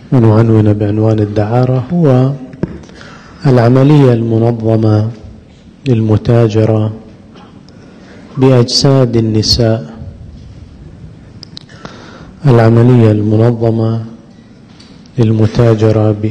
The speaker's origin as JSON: {"language": "Arabic", "country": "Bahrain", "said": "تزدهر هذه التجارة في عدد من البلدان، من ضمنها مع شديد الأسف ومع مزيد من ألم القلب بلدنا البحرين"}